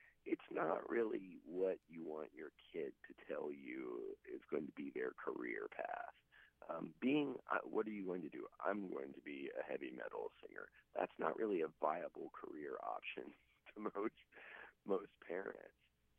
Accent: Chesapeake, Virginia, United States; I moved to Richmond from Chesapeake, Virginia, actually, under the auspices of going to school for theater, because I went to a Governor's Magnet School for the Arts for the last 2 years of my high school to study theater.

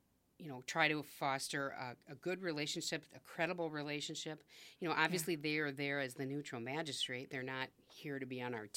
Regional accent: Racine, Wisconsin, United States; He and I share a lot of the same goals, both being from Racine and growing up in Racine.

